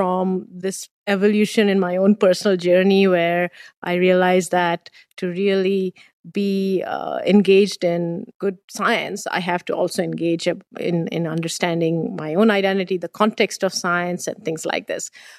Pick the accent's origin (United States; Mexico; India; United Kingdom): India; Being born and raised in India